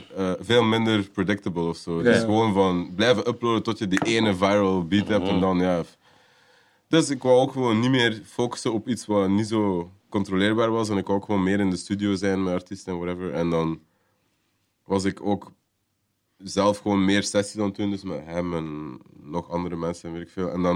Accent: Belgium; als ik zeg, ik ben van België

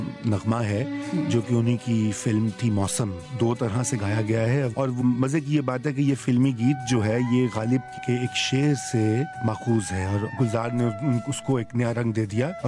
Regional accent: Lahore, Punjab, Pakistan; جب ہم بچپن میں اس زمانے میں لاہور میں چونکہ میری پرورش ہوئی, تو وہاں پر گرمیوں کی رات میں چھت پر سویا جاتا تھا

